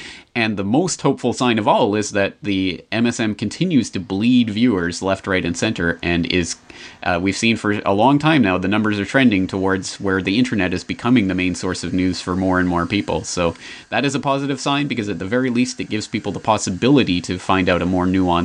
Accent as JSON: {"language": "English", "country": "Canada", "lives_now": "Japan", "said": "As a Canadian who lives in Japan"}